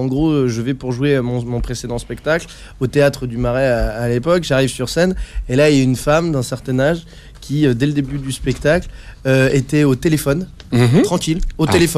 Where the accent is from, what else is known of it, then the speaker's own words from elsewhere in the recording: Algeria; je suis algérien.